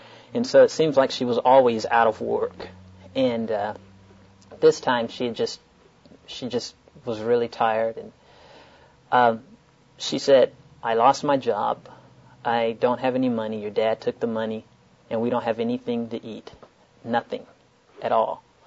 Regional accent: Birmingham, Alabama, United States; born there; I was born in Birmingham, Alabama, in the height of the Civil Rights Movement.

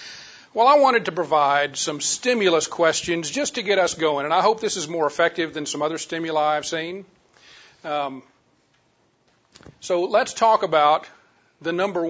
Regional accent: Louisiana, United States; I grew up in Louisiana and decided I wanted to go in the Air Force, did that for 7 years, and then ended up in the chemical industry

